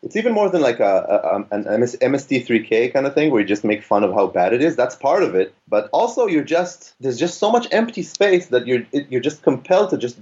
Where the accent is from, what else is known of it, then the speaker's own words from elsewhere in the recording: Tel Aviv, Tel Aviv District, Israel; I'm from Tel Aviv.